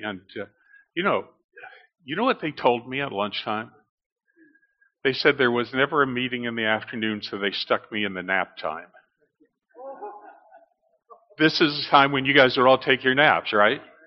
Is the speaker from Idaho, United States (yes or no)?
no; North Dakota, United States; Because I'm from North Dakota, and I think we had about the worst weather there was. And, we were right on the Saskatchewan border.